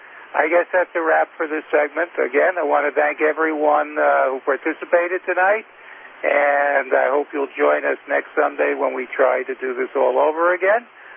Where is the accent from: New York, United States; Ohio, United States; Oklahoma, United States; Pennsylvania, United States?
New York, United States; Brooklyn; Yeah, having been born and brought up in Brooklyn